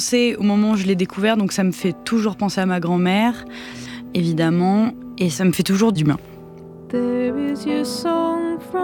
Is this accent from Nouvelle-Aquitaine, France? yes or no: no; Marseille, Provence-Alpes-Côte d'Azur, France; La mer de chez moi, c'est vrai que je suis marseillaise, je suis née à Marseille.